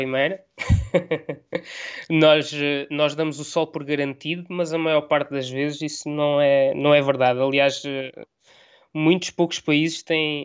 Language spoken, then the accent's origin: Portuguese; Portugal; eu cresci em Portugal, sou português, tenho uma forma de estar portuguesa.